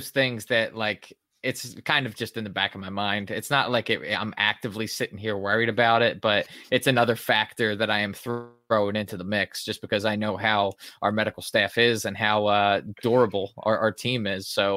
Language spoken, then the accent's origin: English; Ireland; I'm Irish. That's what happens. Bottle all of our emotions in, and then one day